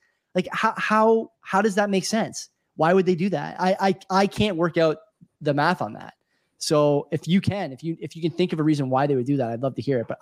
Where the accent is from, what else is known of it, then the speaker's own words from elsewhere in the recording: Canada; So you or me, maybe we can't because we're Canadian, but American citizens can go right to Treasury Direct and buy a T-bill.